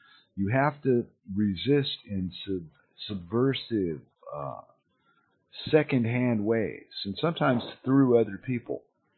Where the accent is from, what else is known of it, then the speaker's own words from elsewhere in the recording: California, United States; Oh man, no, you're exotic because I'm from California.